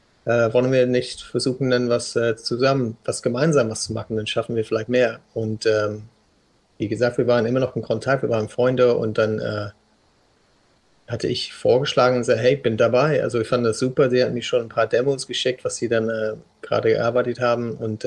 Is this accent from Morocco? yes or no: no; South West England, United Kingdom; Ich komme ursprünglich aus Südwestengland. Das ist schöne Landschaften da, also quasi unter Wales.